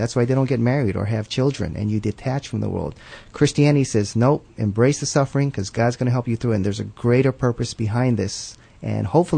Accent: United States; a lot of places I go in the United States, and I'm being hard because this is my home country

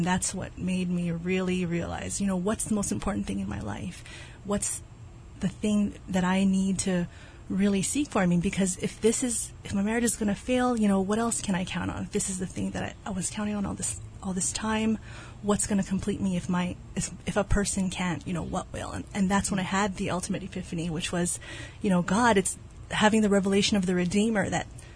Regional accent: Waipahu, Hawaii, United States; also born or lived in Guam; So I'm from Waipahu. My dad was actually in the Navy, and so I was born in Guam because that's where we were stationed at the time. And so we moved back here to Hawaii

